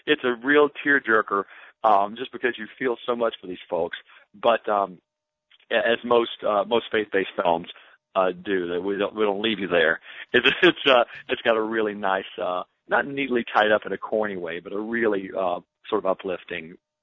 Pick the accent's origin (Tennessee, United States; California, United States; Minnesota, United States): Tennessee, United States; Nashville; I grew up in Nashville. So in the South, very conservative.